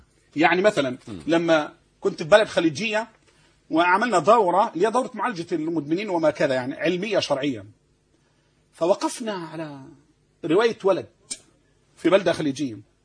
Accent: Egypt; عندنا في مصر

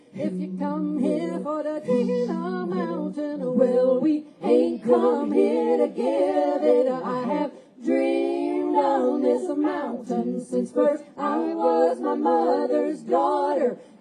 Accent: California, United States; Well, I'm from California, and we have an environmental crisis of great proportion out there.

